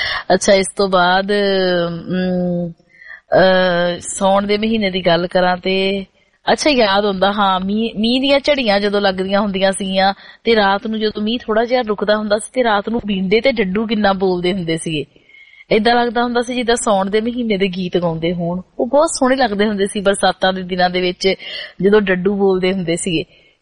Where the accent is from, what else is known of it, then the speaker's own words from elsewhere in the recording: Punjab, India; ਮੈਂ ਦੁਆਬੇ ਤੋਂ ਹਾਂ ਔਰ ਉਹ ਦੁਆਬਾ ਜਿਹੜਾ ਹੁਸ਼ਿਆਰਪੁਰ ਵਾਲੀ ਸਾਈਡ ਆ